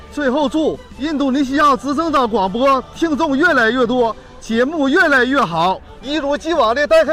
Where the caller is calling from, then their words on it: Zhuanghe, Liaoning, China; 在我的家乡辽宁大连庄河向你们问好。